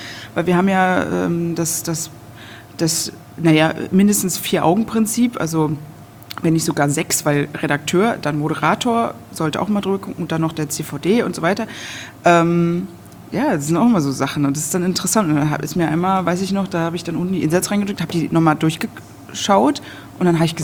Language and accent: German; Berlin, Germany; Und ich komme ja aus Berlin.